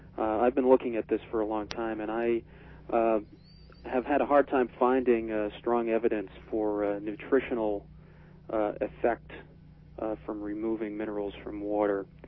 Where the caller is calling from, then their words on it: Palo Alto, California, United States; I'm calling from Palo Alto.